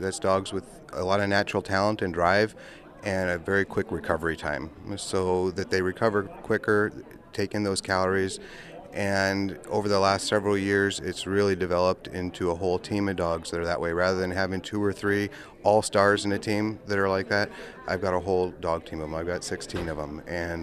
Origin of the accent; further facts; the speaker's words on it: Nome, Alaska, United States; And, of course, I growing up in Nome, he spent a lot of years up in Nome. I grew up knowing him from when I was 4 years old on.